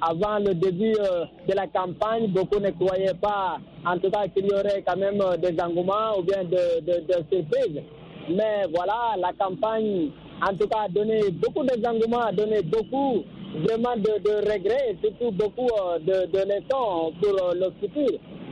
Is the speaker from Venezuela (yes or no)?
no; Guinea; la Guinée-Conakry, mon pays d'origine.